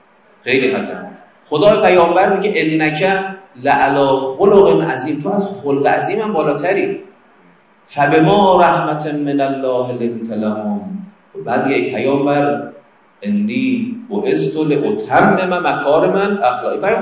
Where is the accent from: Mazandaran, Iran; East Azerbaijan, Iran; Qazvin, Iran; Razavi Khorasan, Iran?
Qazvin, Iran; ما مال قزوین هستیم از قزوین اومدیم نمایشگاه